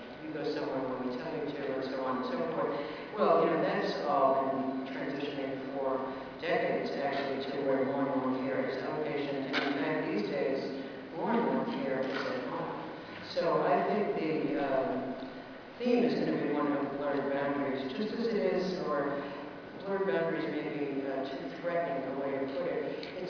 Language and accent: English; Massachusetts, United States; I grew up in Massachusetts, and therefore the University of Massachusetts, very strong public health.